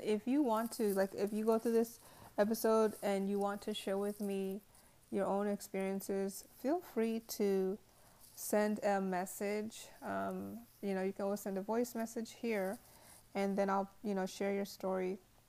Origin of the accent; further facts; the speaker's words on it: Nigeria; Because I'm being Nigerian, by being Nigerian, that's what was instilled in instilled into us when we were young.